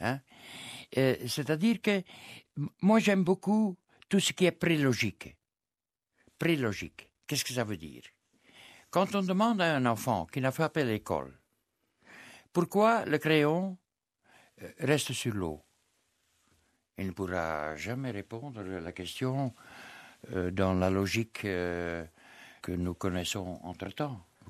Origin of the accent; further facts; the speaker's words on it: Flanders, Belgium; En tant que flamand